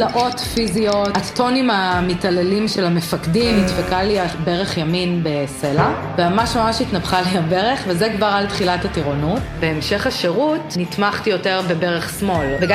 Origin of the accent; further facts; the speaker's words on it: Ramat Gan, Tel Aviv District, Israel; במקור מרמת גן